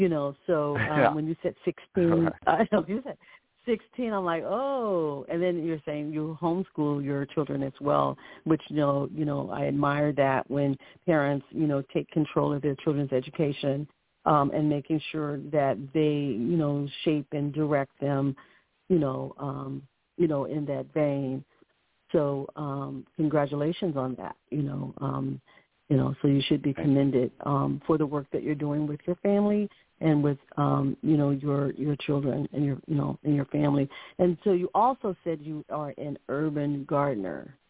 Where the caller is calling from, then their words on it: Chicago, Illinois, United States; Again, I'm not there in Sacramento, but I'm calling in from Chicago